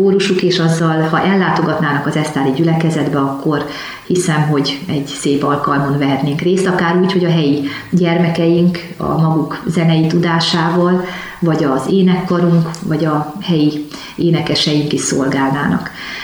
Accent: Debrecen, Hajdú-Bihar, Hungary; Én debreceniként sokszor jártam abban a gyülekezetben

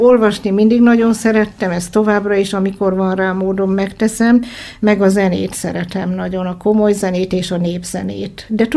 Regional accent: Hungary; Mi magyarok vagyunk, és itthon akarunk élni. Ez 72-ben volt, amikor nem volt olyan nagyon könnyű a helyzet itthon Magyarországon.

